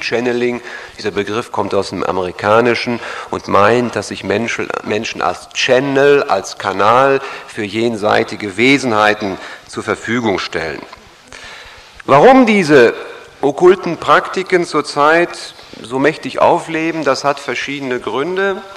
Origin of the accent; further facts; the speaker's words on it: Kreuztal, North Rhine-Westphalia, Germany; Ich komme aus Kreuztal, also gar nicht mal so weit weg. Es liegt in der Nähe von Siegen. Ich gehöre dort zu einer freien evangelischen Gemeinde.